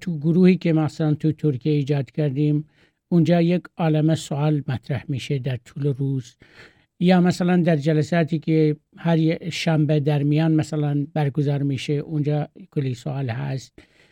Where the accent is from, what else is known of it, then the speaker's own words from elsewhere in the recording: Iran; moved away; در قبال همه پناهجویان که از ایران اومدیم، از شهرهای مختلف و از کوچه های مختلف اون مملکت اومدیم